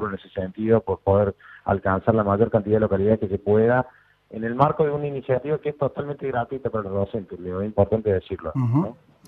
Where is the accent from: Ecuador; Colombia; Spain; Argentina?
Argentina; Córdoba; accent: Cordobés; nosotros estamos ubicados en Córdoba, como ya se habrán dado cuenta por mi acento